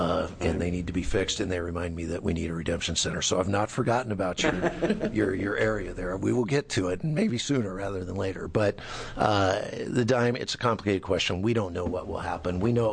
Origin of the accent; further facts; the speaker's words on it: Hood River, Oregon, United States; Just so you know, I grew up in Hood River, and my wife's parents still live in Parkdale